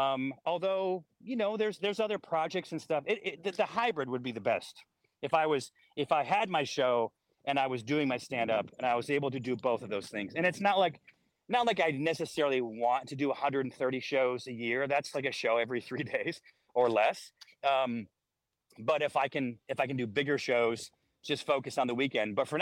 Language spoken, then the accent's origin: English; Syracuse, New York, United States; born or raised there